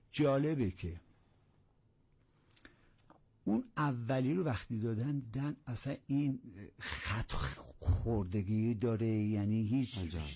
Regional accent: Tehran, Tehran Province, Iran; born there; من متولد 1330 هستم، در تهران هستم، به دنیا اومدم

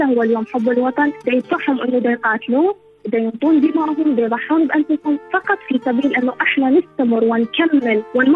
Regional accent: Iraq; من العراق.

